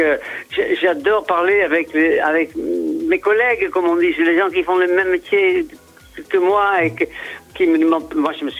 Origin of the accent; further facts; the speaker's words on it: Netherlands; moved away as an adult; now in France; C'est moi, quand j'ai quitté les Pays-Bas, quand j'avais 21 ans, à l'époque, pour être majeur, il fallait avoir 21 ans, et je suis parti directement vers la Méditerranée, parce que moi, je voulais du soleil.